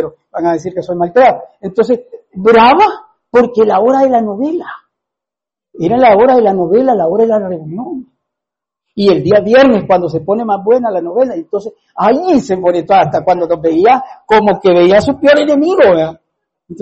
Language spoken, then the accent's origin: Spanish; Argentina; ¿y usted es argentina? Ah, sí, le dije, yo soy argentino.